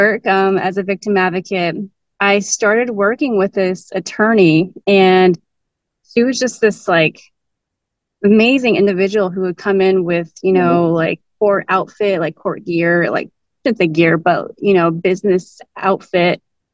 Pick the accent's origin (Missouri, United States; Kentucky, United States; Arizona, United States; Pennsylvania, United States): Arizona, United States; Grand Canyon; I'm originally from the Navajo Nation, grew up at the Grand Canyon National Park. It's a very small town.